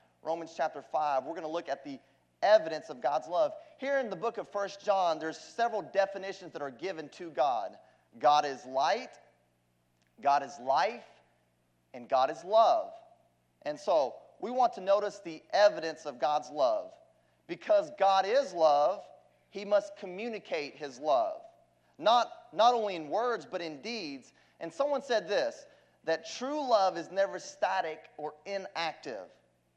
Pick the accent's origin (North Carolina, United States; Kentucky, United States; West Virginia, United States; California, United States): North Carolina, United States; also born or lived in Louisiana; And I was born in Louisiana. We moved around a little bit, but I grew up in North Carolina. And so I tell people that I'm a Tar Heel.